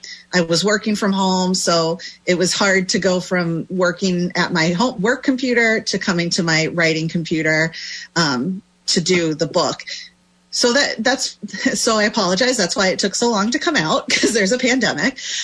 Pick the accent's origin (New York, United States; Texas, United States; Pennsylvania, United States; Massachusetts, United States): Pennsylvania, United States; Mechanicsburg; I'm going down south Pennsylvania to the Harrisburg Senators game, which is where I grew up down in Mechanicsburg.